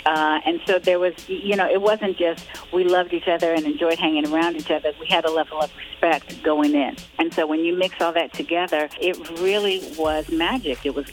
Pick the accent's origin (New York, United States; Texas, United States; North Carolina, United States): New York, United States; Harlem; And she knew that I was from Harlem.